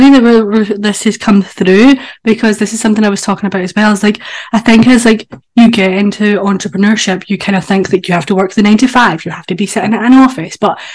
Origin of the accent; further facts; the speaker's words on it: Scotland, United Kingdom; you're the Florida version and I'm the Scottish version.